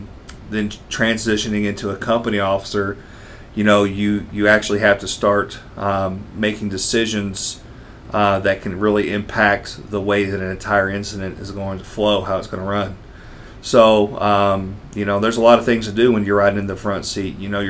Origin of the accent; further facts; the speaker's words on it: Clarksville, Tennessee, United States; I grew up in Old Clarksville, and we lived right across the street from the fire station on Stansford Avenue.